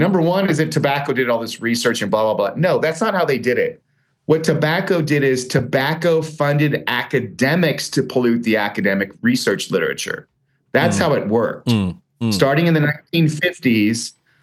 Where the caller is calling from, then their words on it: Spain; I'm calling you from Spain.